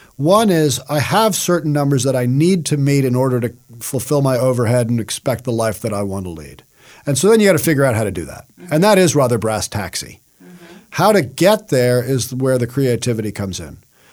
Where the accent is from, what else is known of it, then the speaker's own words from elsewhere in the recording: New York City, New York, United States; I grew up in New York City, and I went to the Natural History Museum after school to draw the totem pole.